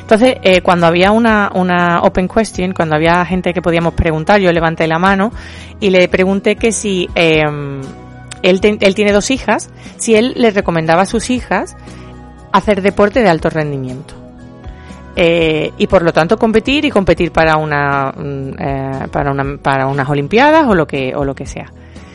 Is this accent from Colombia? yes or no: no; Andalusia, Spain; pues, obviamente somos más andaluces. Y claro, cuando te estás forzando, de vez en cuando te sale lo natural.